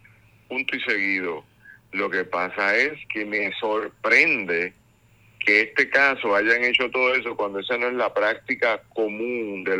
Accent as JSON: {"language": "Spanish", "country": "Puerto Rico", "said": "Pero yo como puertorriqueño que no creo en la relación con Estados Unidos"}